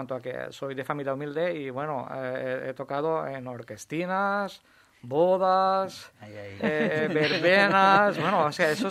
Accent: Benigànim, Valencian Community, Spain; yo empecé en mi pueblo, Benigànim, es un pueblo de la Vall d'Albaida

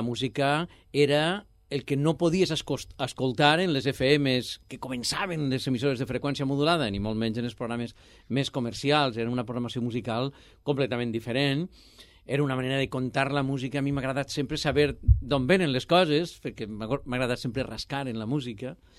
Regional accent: Gandia, Valencian Community, Spain; also born or lived in Madrid; Gandia perquè vaig estudiar al Palau en els jesuïtes i vaig fer l'institut a l'Ausias Marc. Vaig néixer en Madrid per avatars del desenvolupisme, mon pare, pobre, van haver d'anar allà a treballar, pobret. Però bueno, de Gandia, sóc ambaixador turístic de Gandia

